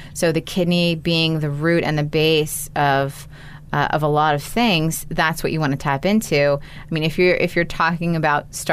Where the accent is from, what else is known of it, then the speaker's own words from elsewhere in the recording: California, United States; I'm originally from California.